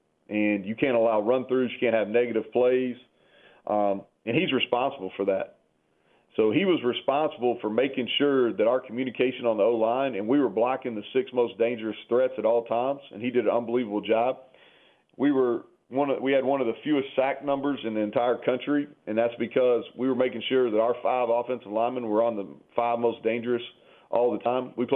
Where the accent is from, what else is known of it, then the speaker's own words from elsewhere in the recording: Kentucky, United States; I'm from Kentucky, so I remember him really well.